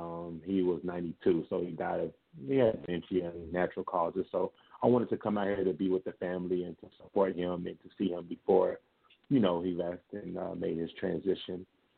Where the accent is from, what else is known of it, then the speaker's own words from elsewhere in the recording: Louisville, Kentucky, United States; Growing up in Louisville is, we don't have a professional team, but it's nothing but college, you know, college football, college basketball.